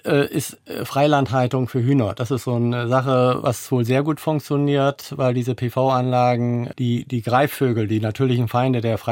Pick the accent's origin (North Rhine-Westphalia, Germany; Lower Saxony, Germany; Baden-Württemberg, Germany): Lower Saxony, Germany; Und wir kommen ja aus der Wesermarsch, oder ich komme aus der Wesermarsch, und da haben wir halt sehr nasses Land.